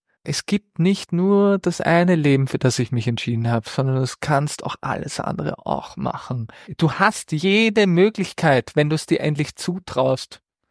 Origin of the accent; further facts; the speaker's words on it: Lower Austria, Austria; also born or lived in Vienna; bin in Wien geboren und habe so 2 Hippie-Eltern, die ein bisschen anders denken und bin 2 Jahre in Wien aufgewachsen und dann sind wir Richtung Niederösterreich gezogen, in der Gegend von der Rax, also Bezirk Neunkirchen